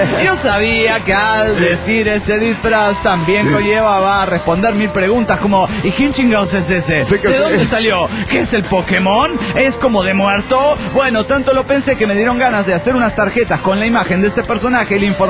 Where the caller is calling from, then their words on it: Villahermosa, Tabasco, Mexico; de Villahermosa, Tabasco, México.